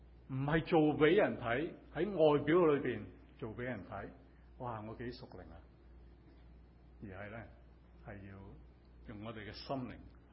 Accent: Hong Kong; 特别我们中国人呢，或者我们香港人呢，是特别喜欢吃东西

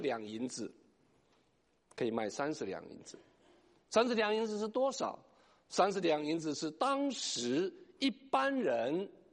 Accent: China; 整个运过去的行程可以媲美我们中国人的丝路

